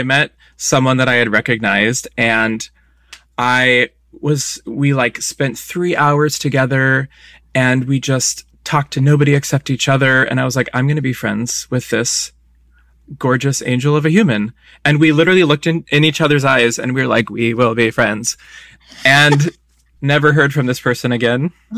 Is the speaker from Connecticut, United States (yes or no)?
no; Burbank, California, United States; So I grew up in Burbank here in LA. My mom grew up in Burbank. My grandparents are from Burbank.